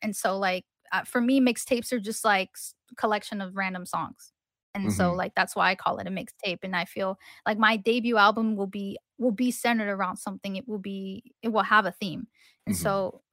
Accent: San Jose, California, United States; I'm like, east side of San Jose. He's like, you know, you should rep for your city. And I was like, yeah, like I should rep for my city, and I should rep and from where I come from

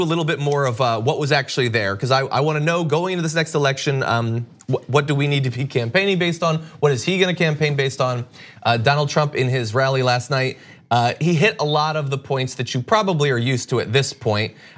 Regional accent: United States; But it's disconcerting as an American, as a human.

